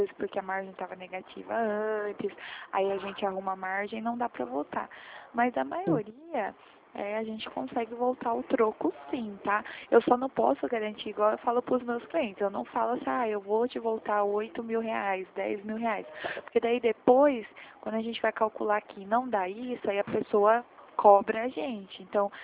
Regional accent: Limeira, São Paulo, Brazil; Eu sou de Limeira, São Paulo. Eu sou do interior.

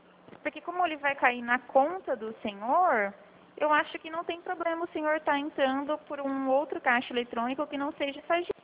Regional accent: São Paulo, Brazil; eu sou do estado de São Paulo

